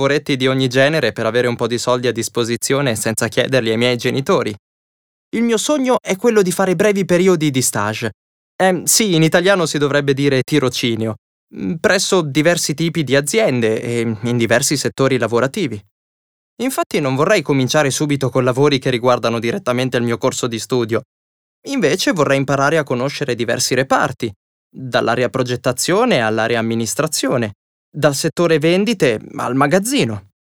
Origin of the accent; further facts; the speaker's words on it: Argentina; first language Spanish; Italian is a second language; sono argentino. Come potete capire dal mio cognome, ho origini italiane. Ho 24 anni e sto per finire ingegneria biomedica. Lo spagnolo è la mia lingua madre